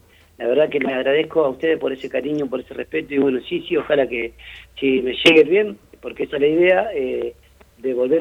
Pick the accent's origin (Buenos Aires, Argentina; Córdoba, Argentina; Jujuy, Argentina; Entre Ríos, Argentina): Buenos Aires, Argentina; Villa Centenario; nací y criado acá en la Villa Centenario, más precisamente en calle Colón